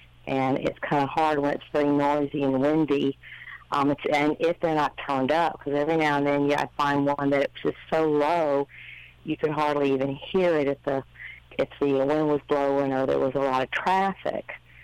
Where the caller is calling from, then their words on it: Gainesville, Florida, United States; Yeah, I'm calling in from Gainesville. I'm currently here.